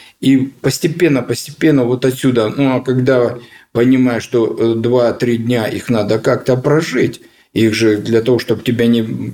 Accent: Donetsk, Donetsk Oblast, Ukraine; Отец у меня Белгородской области, мама Хмельницкой области. Познакомились на Шпицбергене. Зачали меня там, родился я уже здесь, в Сталина. Поэтому вот если меня начинать, я долгое время говорил, что я сын двух великих народов.

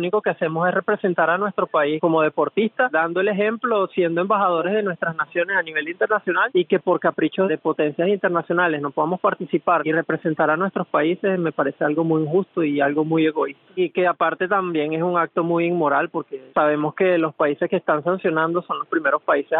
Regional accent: Venezuela; Gracias a Dios, como venezolano, nunca me tocó experimentar algún tipo de exclusión por ser venezolano.

